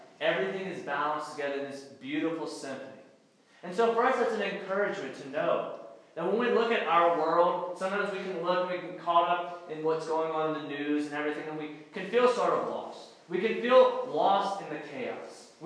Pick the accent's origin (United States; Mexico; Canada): United States; Louisiana; I'm from Louisiana, so it's very kind of surprising coming to a very desert, very cold place like this.